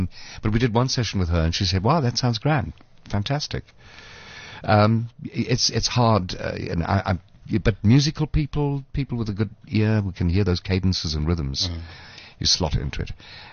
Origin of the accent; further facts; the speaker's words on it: Eastern Cape, South Africa; I grew up in the Eastern Cape.